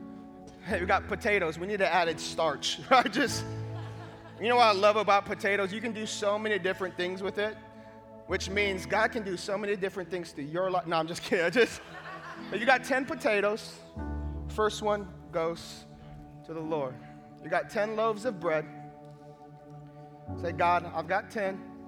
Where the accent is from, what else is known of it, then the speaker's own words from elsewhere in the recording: Hawaii, United States; I'm from Hawaii, so you guys know this is a delicacy, right?